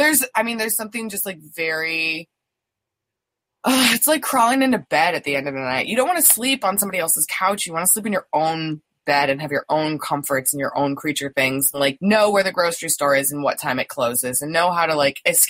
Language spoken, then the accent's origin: English; Chicago, Illinois, United States; Like, I've been here forever. I feel like it's ingrained in my personality. Like, I am a Chicagoan.